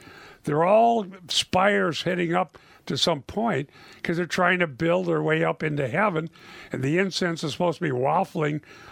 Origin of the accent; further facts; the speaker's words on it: Minnesota, United States; I'm from Minnesota in the middle of the winter, okay?